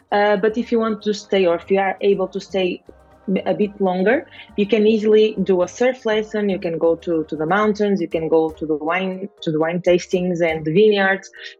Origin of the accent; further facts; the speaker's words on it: Porto, Norte, Portugal; I was born in Porto and I live in Porto.